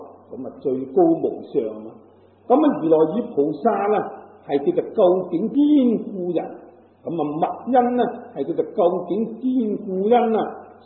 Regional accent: Guangdong, China; 就算我哋广东人嚟讲啦，咁啊，亦都有好多嗰啲乡音啦唔同嘅

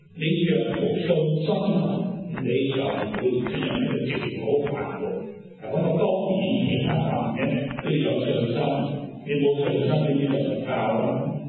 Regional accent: Hong Kong; 例如我哋香港人，咁咪依住呢個香港嚟做事，依住呢個香港做緊食

